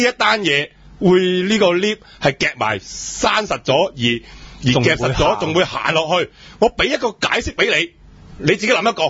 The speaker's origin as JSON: {"language": "Cantonese", "country": "Hong Kong", "said": "我哋係香港人啦"}